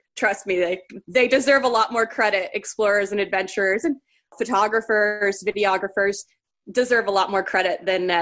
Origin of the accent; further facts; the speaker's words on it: Ontario, Canada; now in Winnipeg, Canada; I grew up, I like to say, half the time in northwestern Ontario on a small island. It's kind of the most consistent place throughout my life, my childhood, when we moved around. And then the majority of my time after we settled, I was in Winnipeg, Manitoba.